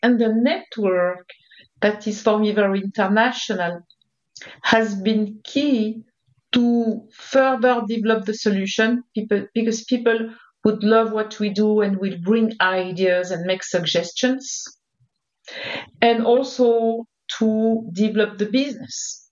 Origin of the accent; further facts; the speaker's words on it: French Alps, France; also born or lived in Paris; So I was born and raised in the French Alps, and I studied in Paris, which was a big change already.